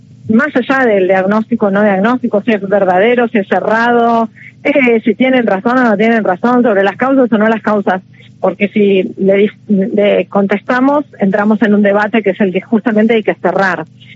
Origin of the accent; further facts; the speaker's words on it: Argentina; Si nosotros como argentinos y argentinas, como personas